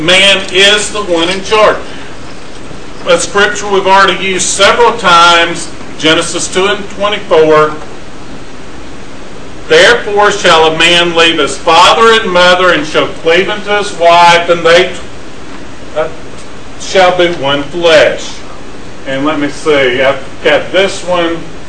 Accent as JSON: {"language": "English", "town": "Douglasville", "region": "Georgia", "country": "United States", "said": "from Douglasville, Georgia. I go to the Antioch congregation."}